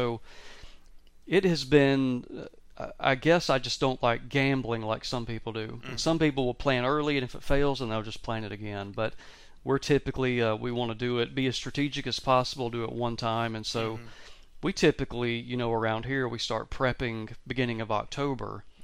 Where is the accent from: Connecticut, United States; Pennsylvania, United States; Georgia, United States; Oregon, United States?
Georgia, United States; I grew up in Georgia, and back then it was Labor Day weekend, dove hunt.